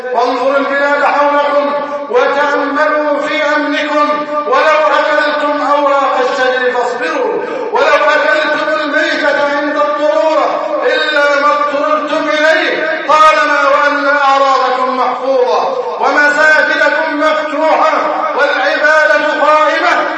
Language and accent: Arabic; Egypt; نسأل الله جل وعلا بأسمائه الحسنى وصفاته العلى أن يحفظ بلدنا مصر وأن يجعلها أمنا أمانا. يا حي يا غيور، احفظ بلدنا مصر واجعلها أمنا أمانا.